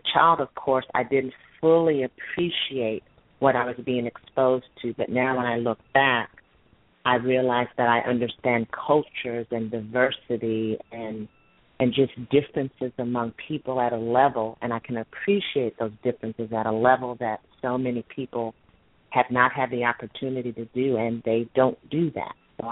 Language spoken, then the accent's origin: English; Louisiana, United States; now in Houston, United States; I'm originally from Louisiana via the military. My father was an officer in the Army, and so I grew up as a military dependent.